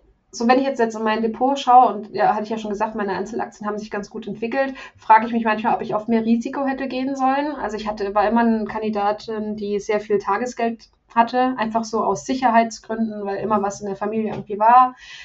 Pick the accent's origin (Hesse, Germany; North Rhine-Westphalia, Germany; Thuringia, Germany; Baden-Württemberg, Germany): Hesse, Germany; ich komme vom Land, also ich komme aus Hessen ursprünglich, aus der Rhön.